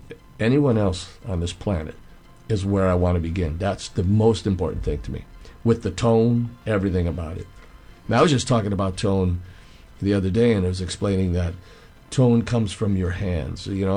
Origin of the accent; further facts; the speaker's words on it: Cleveland, Ohio, United States; Growing up in Cleveland, I grew up in a really rough part of town.